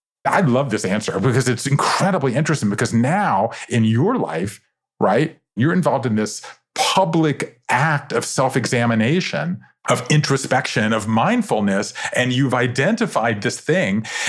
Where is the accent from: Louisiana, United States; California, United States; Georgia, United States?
Georgia, United States; Savannah; I grew up in Savannah, Georgia, 5 generations of Jews in the South.